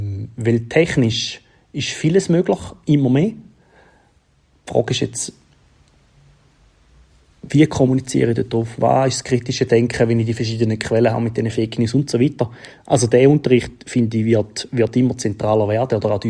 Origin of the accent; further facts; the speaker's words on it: Eastern Switzerland, Switzerland; Wir haben bei uns in der Ostschweiz zum Beispiel jetzt die grosse IT-Bildungsoffensive